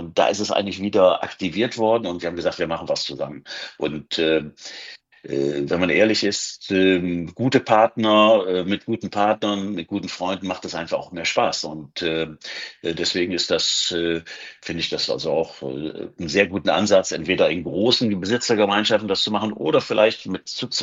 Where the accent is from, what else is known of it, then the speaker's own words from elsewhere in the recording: Düsseldorf, North Rhine-Westphalia, Germany; ich bin in Gerresheim aufgewachsen. Gerresheim liegt unmittelbar neben Grafenberg